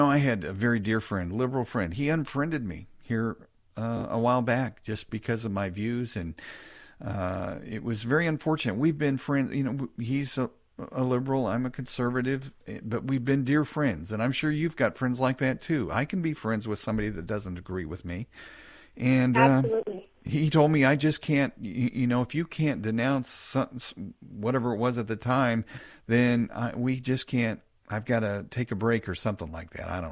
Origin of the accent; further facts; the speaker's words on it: Missouri, United States; Let's go to Jennifer in Missouri, the Show Me State, my home state.